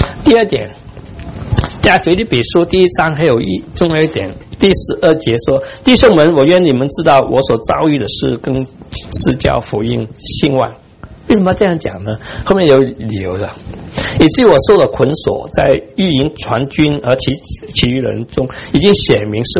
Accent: China; 华人，我们是中国人，

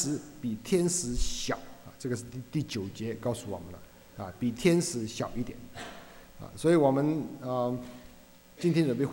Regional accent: Hong Kong; 我在香港长大，但是没有在香港工作过啊，都是在美国或者是台湾啊。

